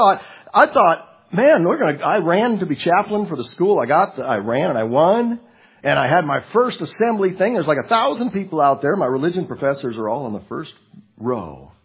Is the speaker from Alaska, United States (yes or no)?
yes; Juneau, Alaska, United States; now in Marsing, United States; Because I came from Alaska where we had I was in a church fellowship about the size of this one. And I mean, we were the mega church in town.